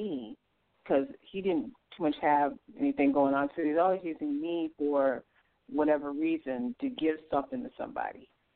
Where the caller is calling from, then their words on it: Illinois, United States; Here. From Illinois.